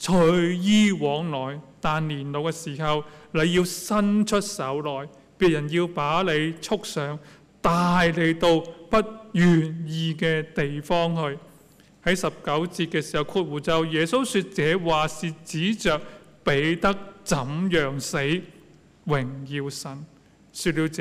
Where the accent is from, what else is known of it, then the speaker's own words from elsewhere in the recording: China; 我们中国人有个说话怎样，一次不忠百次不勇。